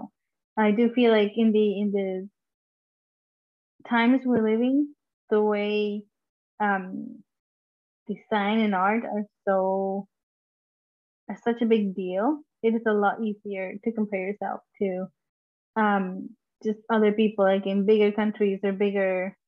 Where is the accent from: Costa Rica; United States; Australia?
Costa Rica; someone won't know exactly where I'm from, just when I say I'm from Costa Rica.